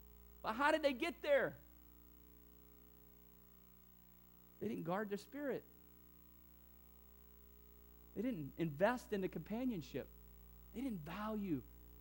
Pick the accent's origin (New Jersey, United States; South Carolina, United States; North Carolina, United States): South Carolina, United States; also born or lived in Mississippi; as a kid growing up in South Carolina and Mississippi